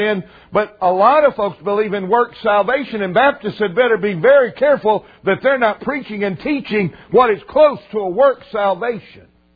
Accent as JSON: {"language": "English", "region": "Mississippi", "country": "United States", "tie": "born or raised there", "said": "growing up on the Mississippi coast and being there close to New Orleans and Mobile and going to those places many times during my childhood"}